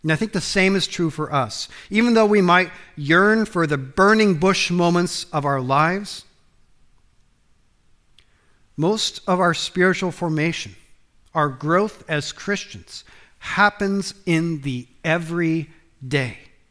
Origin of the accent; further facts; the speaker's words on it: United States; because I'm an American and that's why I like my porridge.